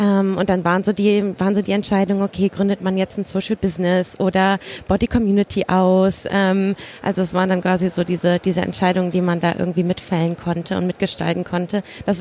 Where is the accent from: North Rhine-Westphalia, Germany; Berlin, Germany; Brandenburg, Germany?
North Rhine-Westphalia, Germany; Cologne; Ja, also ich komme ursprünglich aus Köln, deswegen bin ich jetzt ein bisschen so ein Heimspiel hier.